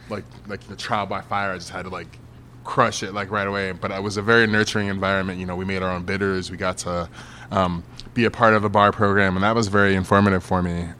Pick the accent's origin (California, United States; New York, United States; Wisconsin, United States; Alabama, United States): New York, United States; And also, I'm from New York.